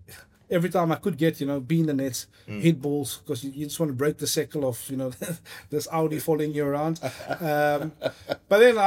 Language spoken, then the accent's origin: English; Ravensmead, Western Cape, South Africa; But yeah, I think growing up in Ravensmead, playing a lot of street cricket.